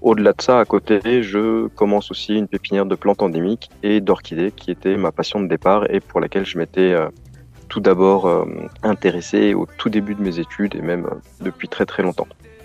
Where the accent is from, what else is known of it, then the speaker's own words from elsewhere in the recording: Paris, Île-de-France, France; now in Madagascar; pour moi, en tant que petit parisien